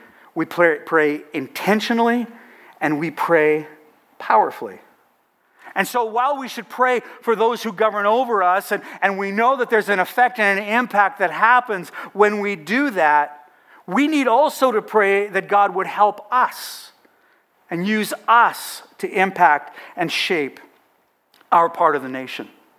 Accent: Canada; So those two things, I am a Christian, I am a Canadian, make us responsible.

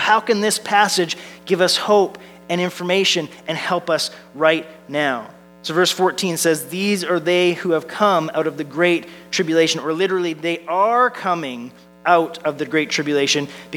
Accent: Victoria, British Columbia, Canada; Now, I grew up on the West Coast. I grew up in Victoria

